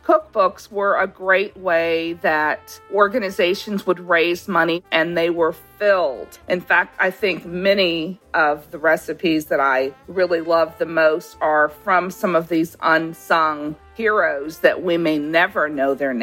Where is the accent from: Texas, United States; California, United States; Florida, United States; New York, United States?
California, United States; Los Angeles; I started going to Alabama from the age of 8. I grew up in Los Angeles, as you know.